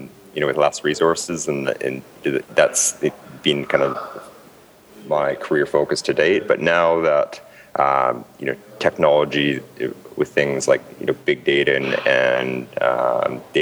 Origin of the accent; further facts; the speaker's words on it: Canada; also born or lived in Asia Pacific; now in Houston, United States; Yeah, so I'm a Canadian boy originally. I'm based in Houston.